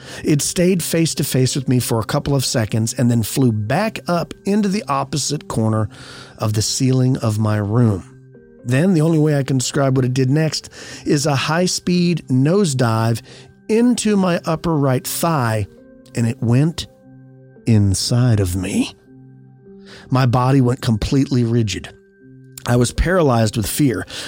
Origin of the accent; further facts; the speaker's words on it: Pickens, South Carolina, United States; I moved out of my parents' place and rented a small mobile home in my hometown of Pickens, which is in upstate South Carolina.